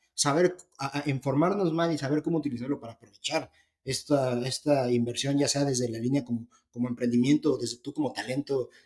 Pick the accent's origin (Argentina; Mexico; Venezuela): Mexico; Querétaro; Yo creo que para empezar, yo soy de Querétaro, ¿no?